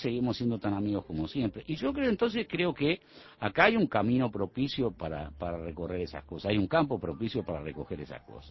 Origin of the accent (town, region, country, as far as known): Uruguay